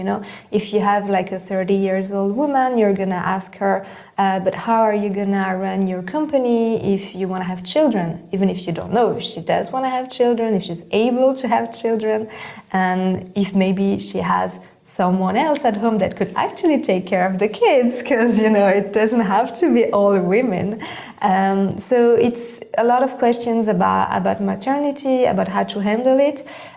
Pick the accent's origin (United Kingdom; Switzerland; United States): Switzerland; so I grew up in Switzerland, right?